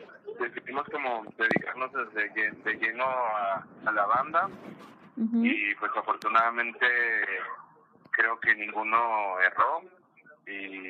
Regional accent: Chihuahua, Mexico; como tú dices, somos de Chihuahua y ya vamos a cumplir 10 años de estar formados

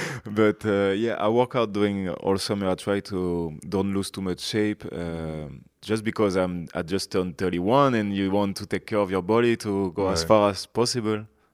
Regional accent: Brest, Brittany, France; English is a second language; I'm in one from Brest. Yeah, it was maybe one or two players who've been professionals, but in second division.

